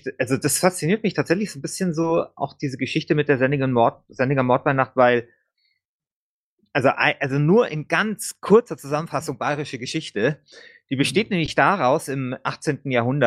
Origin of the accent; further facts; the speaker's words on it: Munich, Bavaria, Germany; ich bin ja gebürtiger Münchner. Also meine Mama ist Spanierin, mein Vater kommt aus dem Rheinland. Aber ich bin in München geboren und ich bin halt Münchner.